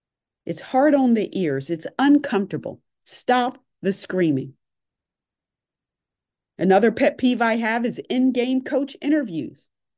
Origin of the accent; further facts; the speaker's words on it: Philadelphia, Pennsylvania, United States; Yes, I'm biased. I'm from Philadelphia.